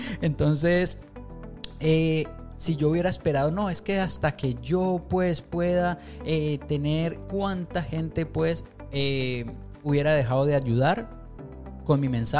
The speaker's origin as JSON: {"language": "Spanish", "country": "Colombia", "tie": "born or raised there", "said": "yo soy inmigrante, yo nací en Colombia. Yo crecí en una situación bastante precaria"}